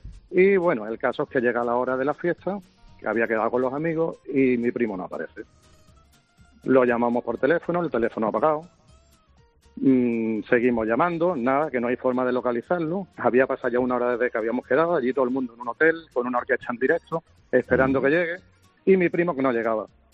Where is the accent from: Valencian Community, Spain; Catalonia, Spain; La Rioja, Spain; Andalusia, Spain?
Andalusia, Spain; Torremolinos; Bueno, yo soy de Torremolinos, de Málaga.